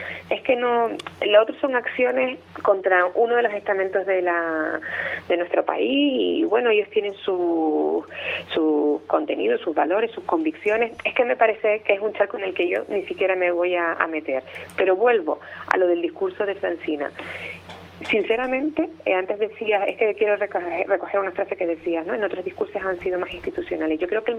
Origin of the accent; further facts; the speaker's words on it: Canary Islands, Spain; Los que estamos a 2.000 kilómetros del continente somos canarias, ellos están apenas a 100.